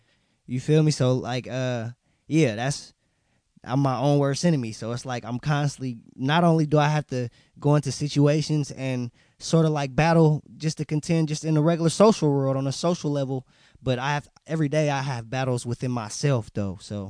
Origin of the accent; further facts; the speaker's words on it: Oakland, California, United States; I'm from West Oakland, California, and I'm in your section.